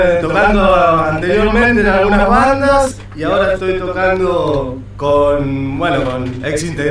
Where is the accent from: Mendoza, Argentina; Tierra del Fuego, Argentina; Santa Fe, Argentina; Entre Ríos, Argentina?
Tierra del Fuego, Argentina; Yo soy oriundo de Tierra del Fuego. Me vine acá a estudiar.